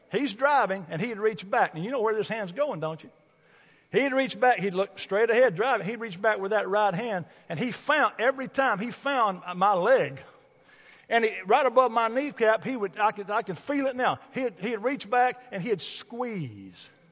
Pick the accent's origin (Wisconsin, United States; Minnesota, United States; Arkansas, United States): Arkansas, United States; Bald Knob; he and my mother and my family and we grew up in Arkansas. So during the holidays, we would drive from Ball Knob, Arkansas, that big metropolis, to Evergreen, Alabama